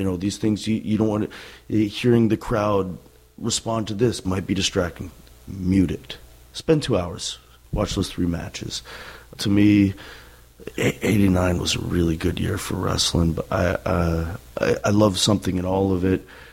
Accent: Washington, United States; So I grew up in Washington State, and all we had was WWF on TV.

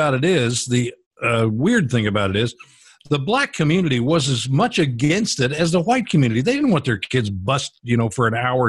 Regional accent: Kentucky, United States; So when I grew up in Kentucky, we had a governor called, he was a Democrat, called Happy Chandler.

